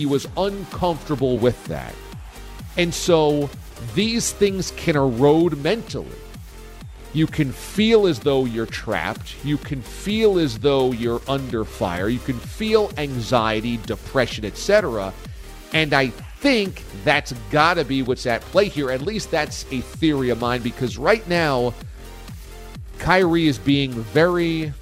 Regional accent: New Jersey, United States; I was a New Jersey Nets fan growing up. I'm from Jersey. This is my home team.

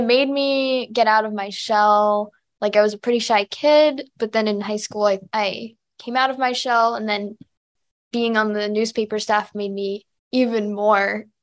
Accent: Carmel, Indiana, United States; I'm from the Indianapolis area of Indiana. And so I grew up in a suburb called Carmel.

